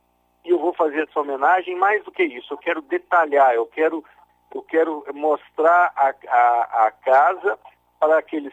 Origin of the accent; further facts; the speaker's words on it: Belo Horizonte, Minas Gerais, Brazil; eu nasci em Belo Horizonte, eu sou mineiro.